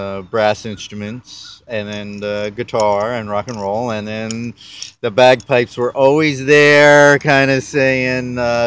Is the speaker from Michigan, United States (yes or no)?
no; Manhattan, New York, United States; I'm from Manhattan.